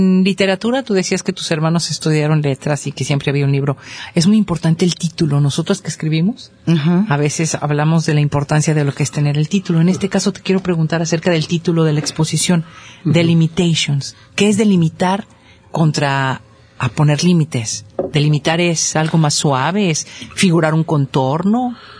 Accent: Mexico

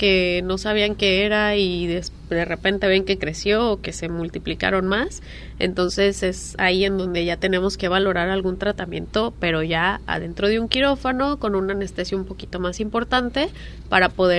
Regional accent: Guadalajara, Jalisco, Mexico; Yo soy de Guadalajara, entonces cuando voy a Mérida a hacer la especialidad

